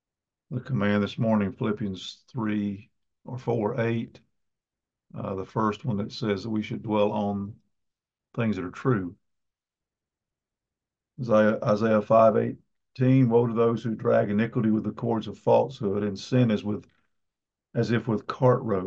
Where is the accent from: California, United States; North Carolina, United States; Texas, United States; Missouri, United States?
North Carolina, United States; Tryon; We got new neighbors in my hometown, Tryon.